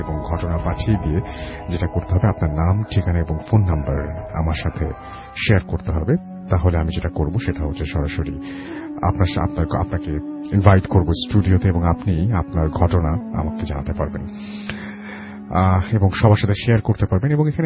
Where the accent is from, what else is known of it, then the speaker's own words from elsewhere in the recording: Bagerhat, Khulna Division, Bangladesh; now in Khulna, Bangladesh; আমি আমার বাড়ি বাগেরহাট এবং পড়াশোনার জন্য খুলনায় থাকি। খুলনায় একটি কলেজে অনার্স সেকেন্ড ইয়ারের স্টুডেন্ট আমি।